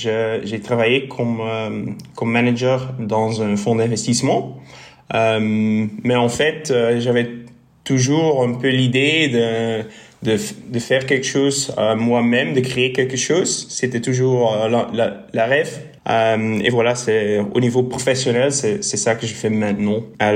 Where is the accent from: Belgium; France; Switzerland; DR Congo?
Belgium; Bruges, Flanders; French is a second language; parce que je suis flamand, alors mon français ne sera pas... parfait du tout.